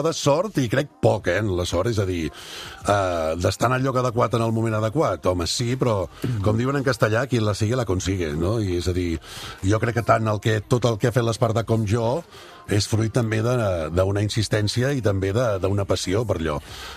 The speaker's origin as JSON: {"language": "Catalan", "town": "Manlleu", "region": "Catalonia", "country": "Spain", "tie": "born or raised there", "said": "Que vaig trucar a la ràdio del meu poble."}